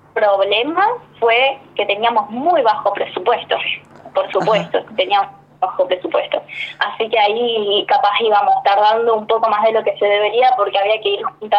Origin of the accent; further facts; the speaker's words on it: Santa Fe, Argentina; Nosotros somos de Rosario, San Lorenzo